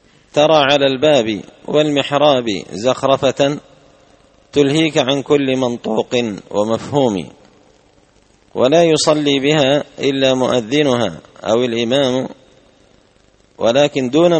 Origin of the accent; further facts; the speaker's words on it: Yemen; وعندنا باليمن زيادة على هذا الشجرة الأثيمة